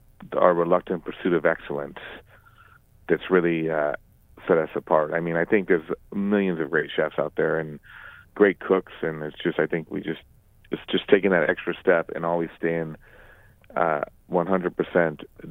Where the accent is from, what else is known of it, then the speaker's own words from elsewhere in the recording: Santa Monica, California, United States; Yeah, so I was born and raised in the Santa Monica, Venice area. I grew up to a French father and an American mother.